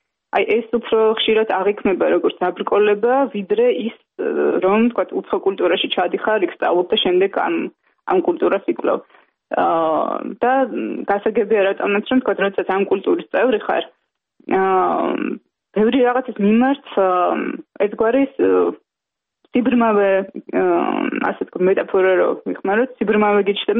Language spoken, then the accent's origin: Georgian; Tbilisi, Georgia; დავიბადე თბილისში, გავიზარდა თბილისში და ჩემი ცხოვრების უდიდესი ნაწილი ჭიდროდ არის დაკავშირებული ამ ქალაქთან